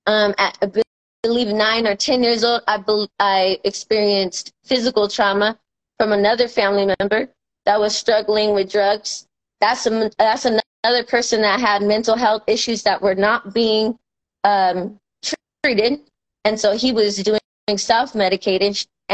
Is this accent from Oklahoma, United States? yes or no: no; Stockton, California, United States; growing up in Southside Stockton, before my grandmother rescued me, I grew up in the crack house was on a street called Wirt Street